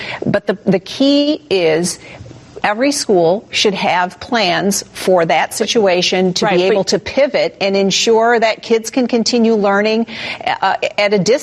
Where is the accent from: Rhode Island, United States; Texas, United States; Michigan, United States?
Michigan, United States; in my home state, in the city of Detroit